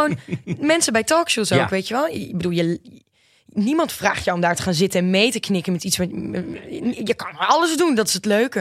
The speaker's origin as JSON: {"language": "Dutch", "town": "Manderveen", "region": "Overijssel", "country": "Netherlands", "tie": "born or raised there", "also_born_or_lived": "Deventer", "said": "En toen verhuisden we dus naar Manderveen. Naar dat hele kleine dorpje."}